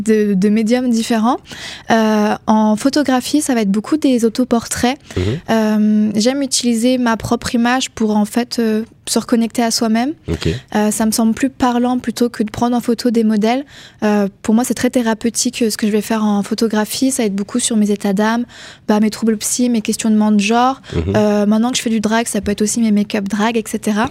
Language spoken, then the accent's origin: French; Grand Est, France; j'ai 23 ans, je viens des Vosges